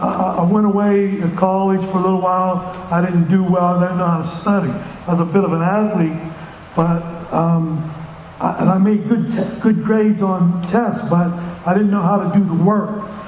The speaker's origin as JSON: {"language": "English", "town": "Houston", "region": "Pennsylvania", "country": "United States", "tie": "born or raised there", "said": "I'm from Houston, PA, small town."}